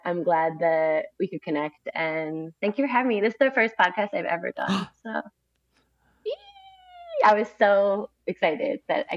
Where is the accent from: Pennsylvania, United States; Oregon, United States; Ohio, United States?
Pennsylvania, United States; Philadelphia; the distance from what I grew up with in Philly.